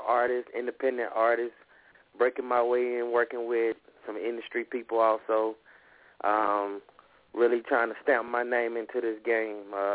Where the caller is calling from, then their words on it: South Carolina, United States; I am calling from Lawrence County, South Carolina.